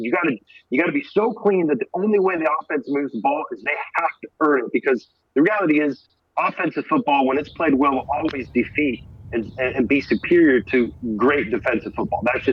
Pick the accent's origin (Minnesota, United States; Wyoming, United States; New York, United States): Wyoming, United States; growing up in Wyoming, Laramie was in my same sports conference in high school.